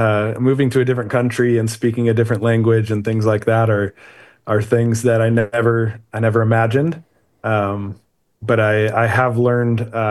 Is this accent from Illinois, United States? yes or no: yes; Chicago, Illinois, United States; moved away as an adult; now in Cancun, Mexico; I grew up in Chicago, Illinois, and God has taken me on a path that I never imagined in my life.